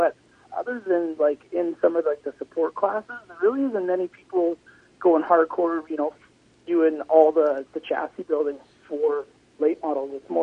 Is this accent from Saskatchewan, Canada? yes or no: yes; Saskatoon, Saskatchewan, Canada; I'm actually from Saskatoon as well.